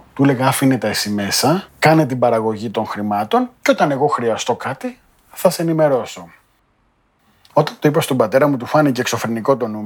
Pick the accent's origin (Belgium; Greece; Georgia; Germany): Greece; Kalamata, Peloponnese; moved away as an adult; now in Athens, Greece; Αναγκαστικά έφυγα από την Καλαμάτα και πήγα στην Αθήνα.